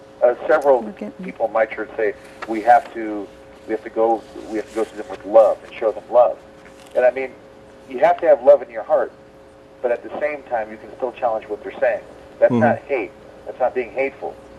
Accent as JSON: {"language": "English", "region": "California", "country": "United States", "said": "I'm from California. I've been out here for 4 years"}